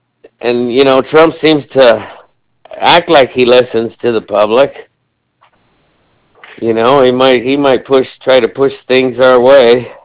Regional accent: San Diego, California, United States; now in Mineral Wells, United States; Yeah, I'm from San Diego originally.

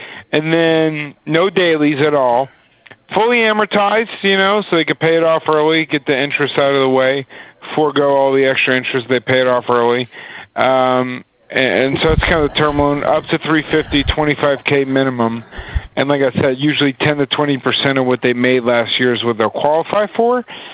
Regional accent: New Orleans, Louisiana, United States; No, I'm from New Orleans.

